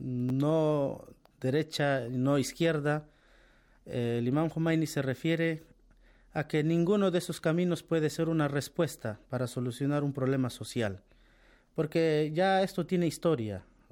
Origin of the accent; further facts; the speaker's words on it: Peru; now in Iran; Yo soy de Perú, un estudiante de las ciencias islámicas en la República Islámica de Irán.